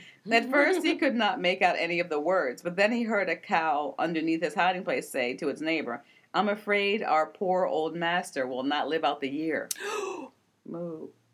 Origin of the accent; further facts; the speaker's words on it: Maryland, United States; I am from Maryland, and I don't know that many stories that are specific to Maryland